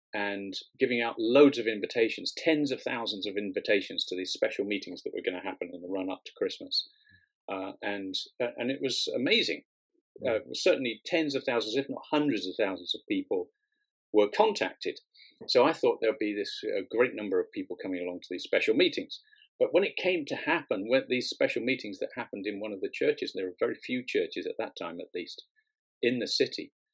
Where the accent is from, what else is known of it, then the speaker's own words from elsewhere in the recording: Brighton, South East England, United Kingdom; also born or lived in Aberystwyth; now in Bridgend, United Kingdom; I grew up in Brighton and I just grew up there. Pretty much my whole growing up there, and then studied in Aberystwyth in Wales for a year, for 3 years, and then went off to Asia when I was 23.